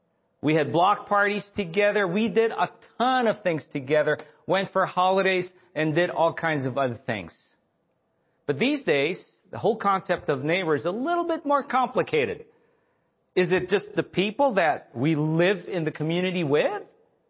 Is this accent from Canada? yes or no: no; Philippines; and by the way, I grew up in the Philippines